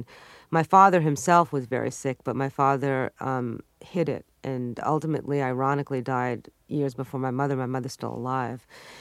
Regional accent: Brooklyn, New York, United States; also born or lived in Long Island; I was this kid growing up in Brooklyn and Long Island, you know, with all these American privileges and being inundated with sitcom television.

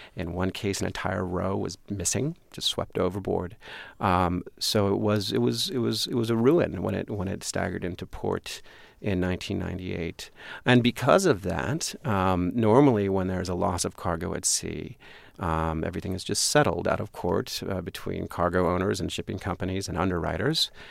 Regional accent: California, United States; I grew up near the San Francisco Bay Area and used to watch the container ships arriving under the Golden Gate Bridge going to and from Alameda.

